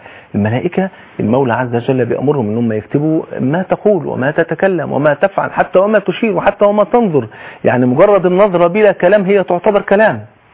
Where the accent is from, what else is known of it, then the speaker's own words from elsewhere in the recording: Egypt; بلغتنا كمصريين